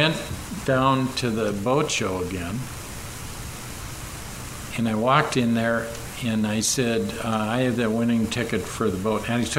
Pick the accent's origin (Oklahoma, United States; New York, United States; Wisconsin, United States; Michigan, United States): Wisconsin, United States; I grew up in Wisconsin, lots of lakes, you know.